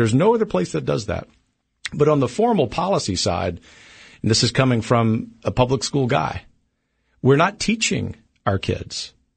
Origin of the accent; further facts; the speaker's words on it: United States; I thought, well, I'm an American.